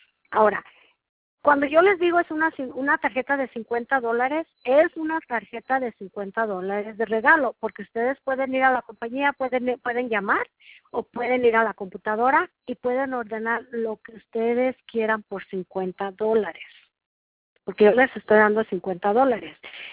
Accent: Mexico; sí tengo estudios de que hice de negocio allá en mi país, en México

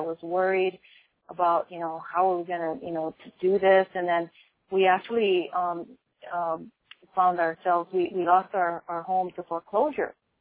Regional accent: Hawaii, United States; Sure. Well, I am from Oahu. I was born and raised here, and I've always been an entrepreneur all my life.

